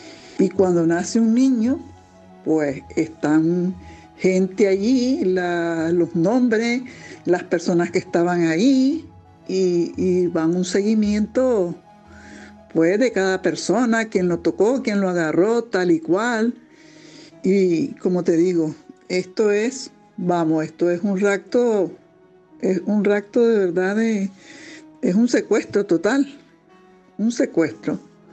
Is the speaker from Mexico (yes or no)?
no; Córdoba, Andalusia, Spain; de Córdoba.